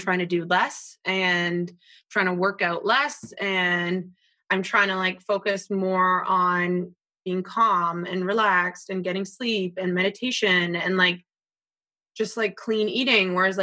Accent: Canada; now in New York, United States; my last stop was America because I'm originally Canadian. And actually my last stop was New York, and I haven't left New York in 10 years.

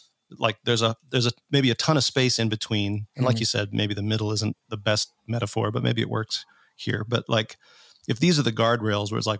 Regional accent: Minnesota, United States; now in Indiana, United States; Although the irony is, when I grew up in Minnesota, and you didn't call

